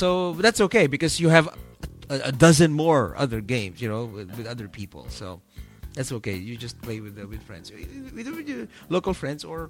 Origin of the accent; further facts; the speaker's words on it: Texas, United States; And then the asked me, where is she? I'm from Texas.